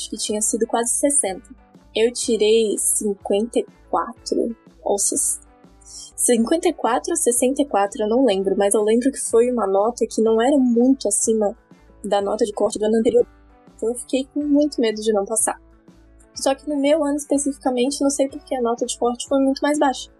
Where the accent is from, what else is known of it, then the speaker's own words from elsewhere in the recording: Florianópolis, Santa Catarina, Brazil; tenho 21 anos, nasci aqui em Floripa e morei aqui praticamente a vida inteira, nos arredores.